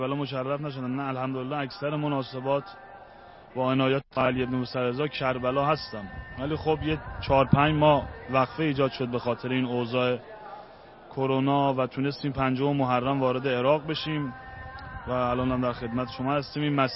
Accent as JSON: {"language": "Persian", "town": "Shahrud", "region": "Semnan", "country": "Iran", "said": "من اصالتا شاهرودی هستم"}